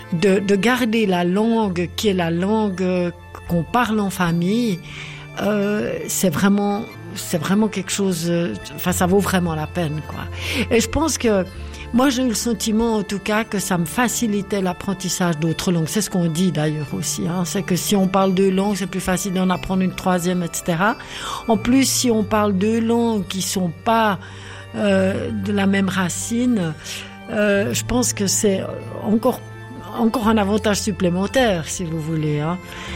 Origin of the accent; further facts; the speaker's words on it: Switzerland; accent: Swiss; les Français, en tout cas, quand ils m'entendent parler, ils rient plutôt, parce qu'ils disent que j'ai l'accent suisse, comme ils disent.